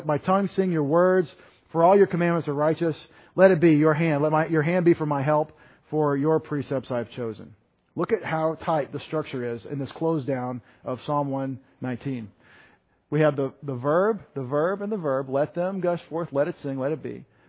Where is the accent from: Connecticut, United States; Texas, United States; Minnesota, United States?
Texas, United States; I'm from Texas, the original location of the original Six Flags.